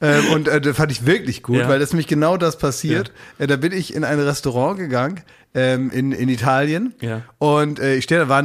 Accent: Afghanistan; German is a second language; moved away; Ich komme aus Afghanistan. Ich wohne schon ganz lange hier. Ich eigentlich spreche eine andere Sprache, aber das kann ich auch lesen. Und ich spreche auch ein bisschen Farsi. Und ich war auch schon mal im Iran.

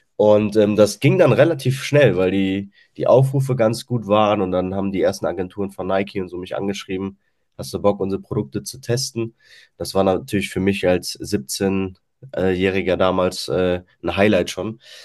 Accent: Bonn, North Rhine-Westphalia, Germany; born there; now in Königswinter, Germany; Komme gebürtig aus Bonn, wohne jetzt im schönen Königswinter.

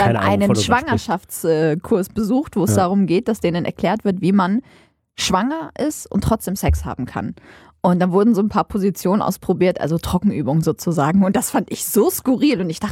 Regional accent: Aurich, Lower Saxony, Germany; also born or lived in Syria; Also, ich bin ja in Syrien geboren.

